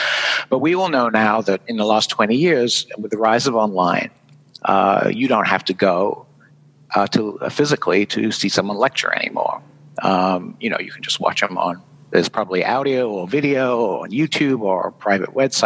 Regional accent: United Kingdom; moved away as an adult; now in Vermont, United States; I'm a Brit. I did my PhD over there and then fell in love with Vermont.

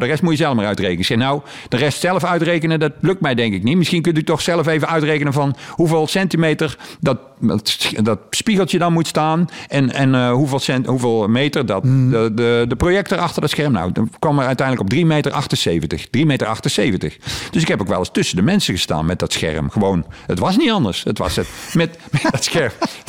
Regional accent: Heeswijk, North Brabant, Netherlands; Vooral hier uit de buurt, want ik kom hier uit Heeswijk.

